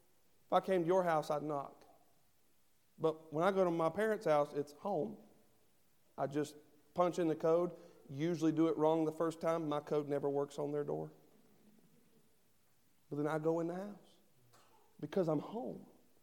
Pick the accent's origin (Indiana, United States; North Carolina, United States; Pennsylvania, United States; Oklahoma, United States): North Carolina, United States; Henderson; I'm from Henderson, North Carolina. Why? Because that's where my father and my mother are from and where they raised me. It's my home.